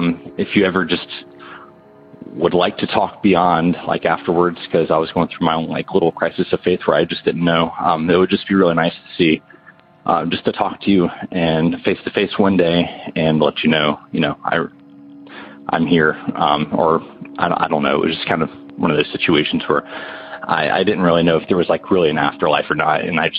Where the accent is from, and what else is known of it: North Carolina, United States